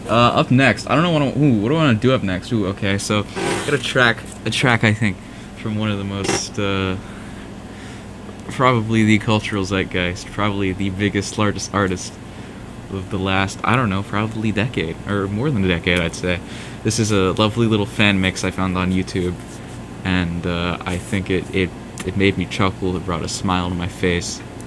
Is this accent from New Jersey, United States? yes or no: yes; Newark, New Jersey, United States; I'm from Jersey, but that basically means I'm from Newark.